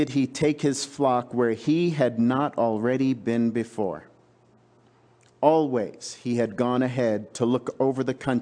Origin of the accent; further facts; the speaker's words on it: New York City, New York, United States; Where I grew up in New York City, this would be a little harder to explain.